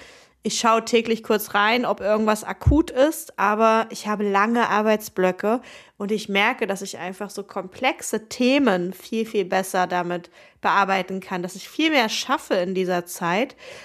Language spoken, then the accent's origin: German; Saxony-Anhalt, Germany; Und danach die Woche direkt bin ich in Magdeburg, also fast meiner alten Heimat, zumindest schon mal das gleiche Bundesland